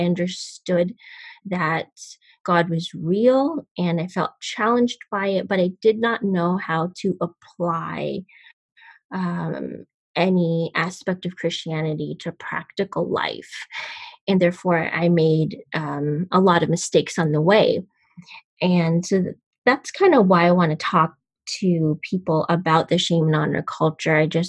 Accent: Canada; I grew up in Canada, and I was raised in the Sikh religion. It is a North Indian religion.

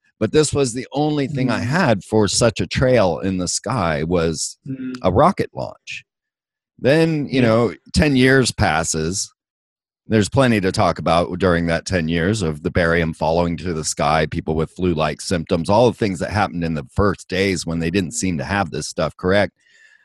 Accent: Orlando, Florida, United States; I remember my first chemtrails because I grew up in Orlando

